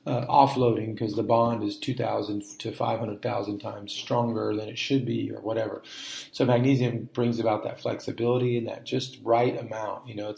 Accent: United States; So I'm American, but, you know, it's just been a while since I've been here

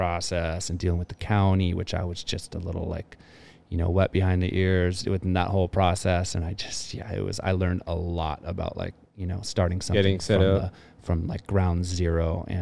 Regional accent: Half Moon Bay, California, United States; I was always kind of looking down in my hometown here in Half Moon Bay.

